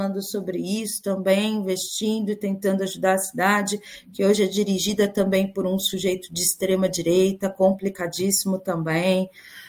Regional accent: Itaquaquecetuba, São Paulo, Brazil; also born or lived in Mogi das Cruzes; complexa, porque a minha família vivia em Itaquaquecetuba quando eu

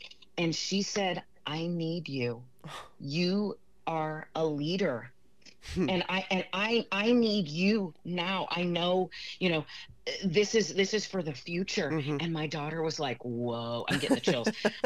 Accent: Oakland, California, United States; being from my hometown of Oakland

